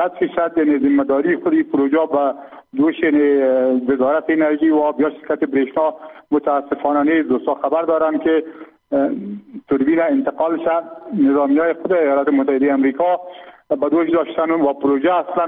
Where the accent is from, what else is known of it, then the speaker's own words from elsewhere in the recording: Afghanistan; همه ما هم افغان هستیم، ما هم از کامیده دیگر آمدیم،